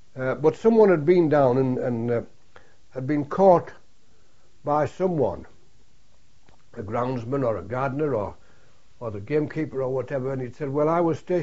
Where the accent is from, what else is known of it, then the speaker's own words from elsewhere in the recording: Barnard Castle, North East England, United Kingdom; Where are you from? I said, I'm from Barnard Castle.